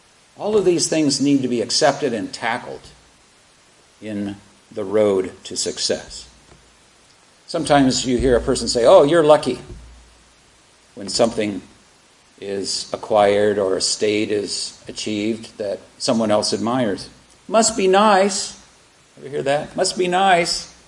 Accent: the South, United States; No, I grew up in the South. They burned crosses on my neighbor's lawn. My grandfather had a noose around his neck when I was age 5.

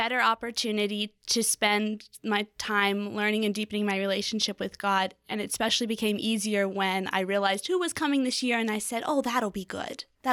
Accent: Gettysburg, Pennsylvania, United States; I'm from Gettysburg, Pennsylvania, and I've been working as a substitute teacher for the last 5 years

